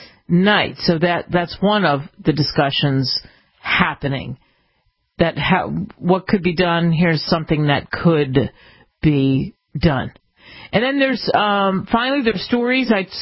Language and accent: English; New Jersey, United States; since I'm from Jersey and some of you are from Jersey, nothing like